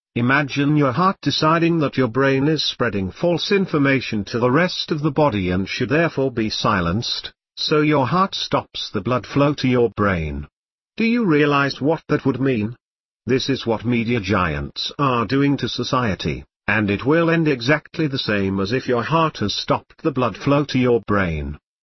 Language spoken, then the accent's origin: English; Russia; English is a second language; I grew up in Soviet Russia under the Communist Union of Soviet Socialist Republics, USSR, regime.